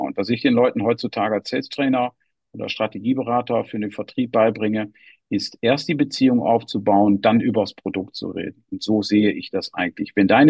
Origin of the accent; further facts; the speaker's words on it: Netherlands; Ich bin als Deutscher in Holland aufgewachsen